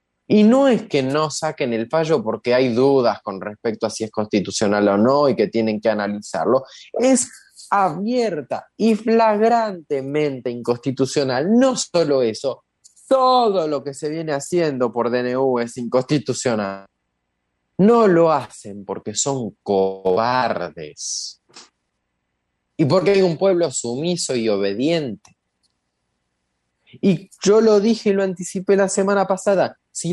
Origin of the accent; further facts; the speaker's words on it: Argentina; porque yo, como argentino, no solo estoy cansado, estoy profundamente, profundamente apenado